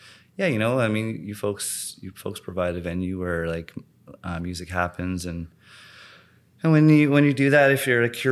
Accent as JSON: {"language": "English", "town": "White Rock", "region": "British Columbia", "country": "Canada", "tie": "born or raised there", "said": "I'd attribute that to my success coming from growing up in South Surrey, White Rock."}